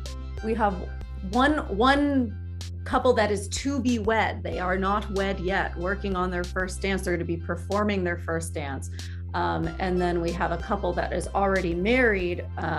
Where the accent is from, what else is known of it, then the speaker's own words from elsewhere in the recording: Santa Barbara, California, United States; Because I'm from Santa Barbara.